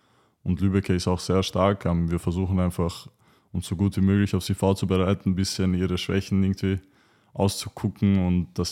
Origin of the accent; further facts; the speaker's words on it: Vienna, Austria; also ich bin ja aus West-Wien, also in West-Wien habe ich gespielt